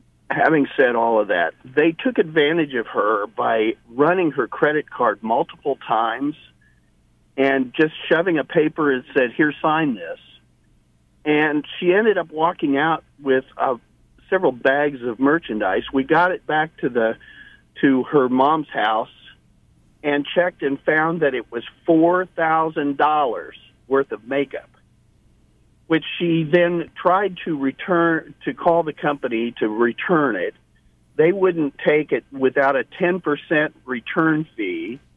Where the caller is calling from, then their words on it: Overland Park, Kansas, United States; I'm calling from Overland Park.